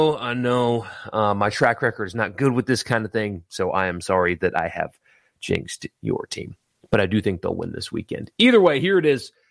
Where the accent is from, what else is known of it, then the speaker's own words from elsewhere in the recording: East Coast, United States; I did learn today, by the way, that because I grew up on the East Coast, it's weird for people here when I say more at 11